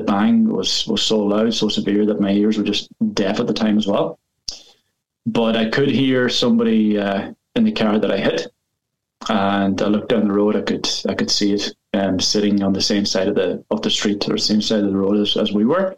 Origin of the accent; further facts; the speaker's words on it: Ulster, Ireland; I started college in Derry. I'm from Donegal originally.